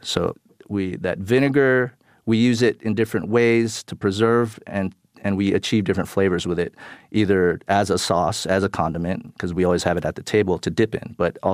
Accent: Philippines; I'm Filipino.

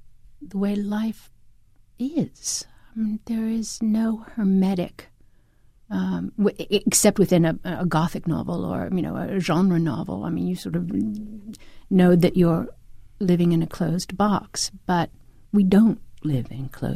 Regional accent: United States; And I love it, and I love being an American.

